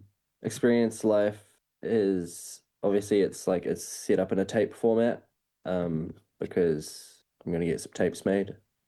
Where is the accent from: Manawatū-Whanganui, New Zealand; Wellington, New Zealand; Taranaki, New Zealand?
Manawatū-Whanganui, New Zealand; Palmerston North; because I grew up in Palmerston North, and I've got so many memories